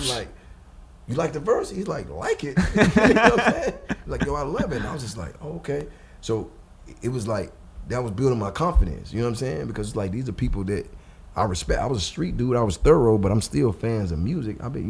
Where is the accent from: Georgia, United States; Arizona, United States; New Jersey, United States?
Georgia, United States; And all in the back of my mind, I was like, ooh, hate me. I'm from Georgia.